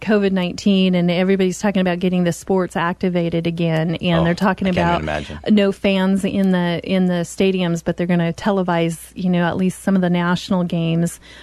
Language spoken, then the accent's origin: English; South Dakota, United States; And I said, oh, girl, I'm from South Dakota.